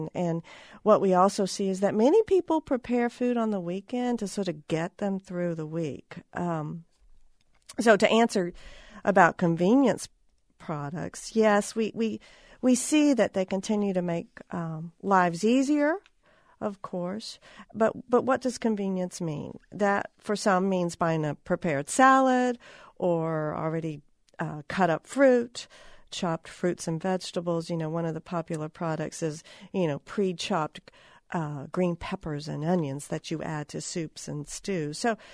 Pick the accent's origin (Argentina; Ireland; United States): United States; Tennessee; now in Iowa, United States; I'm originally from Tennessee, and I think it was a very important part of my life.